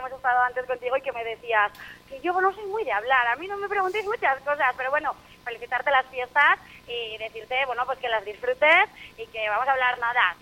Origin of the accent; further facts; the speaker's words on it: Falces, Navarre, Spain; ya yo soy de Falces